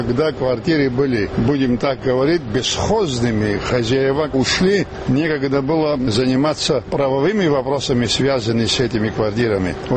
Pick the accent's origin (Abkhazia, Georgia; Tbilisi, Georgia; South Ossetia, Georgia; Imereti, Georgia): Abkhazia, Georgia; Gudauta; Мне 75 лет … я из Гудаута.